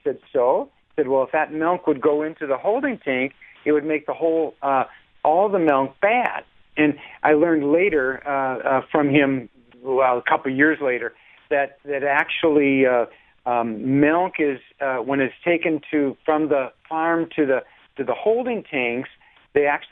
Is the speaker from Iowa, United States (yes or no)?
no; Wisconsin, United States; I grew up in Wisconsin, and my uncle was a dairy farmer.